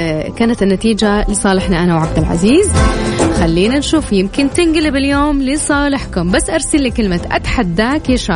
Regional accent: Saudi Arabia; أنا من السعودية بس

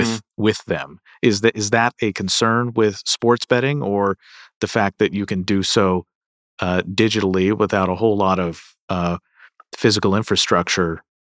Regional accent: Kentucky, United States; my home state of Kentucky

